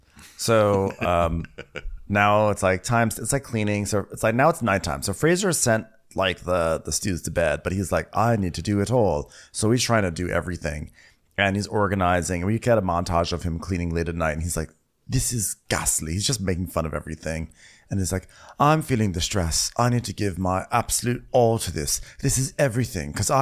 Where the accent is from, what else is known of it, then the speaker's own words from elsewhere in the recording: Costa Rica; because I'm from Costa Rica and I'm a free spirit because, you know, Costa Rica.